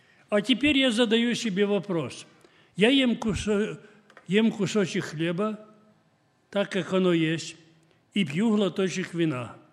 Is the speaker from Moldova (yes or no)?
yes; Moldova; я сам с Молдавии